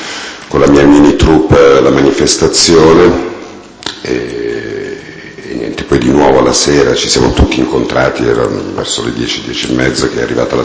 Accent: Milan, Lombardy, Italy; born there; now in Rome, Italy; sono nato a Milano il 1° maggio del 1955. E risiedo a Roma.

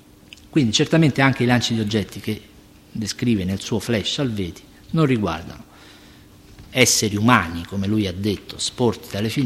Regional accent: Rome, Lazio, Italy; non lo dico perché sono romano

